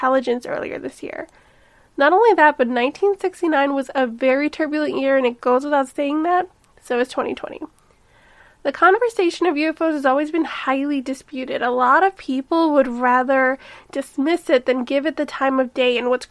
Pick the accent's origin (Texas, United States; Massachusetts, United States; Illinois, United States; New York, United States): Illinois, United States; Chicago; I'm from Chicago, and I'm the host of Welcome to the Neighborhood podcast.